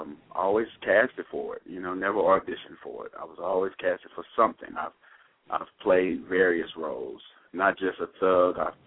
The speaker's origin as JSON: {"language": "English", "town": "Pine Lawn", "region": "Missouri", "country": "United States", "tie": "born or raised there", "said": "Well, born and raised originally from St. Louis, Missouri, a little town called Pine Lawn."}